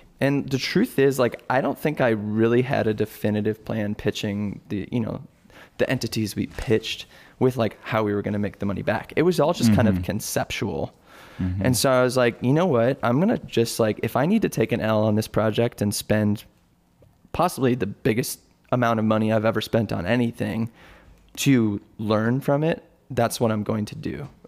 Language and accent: English; Florida, United States; let's go back to my hometown in Florida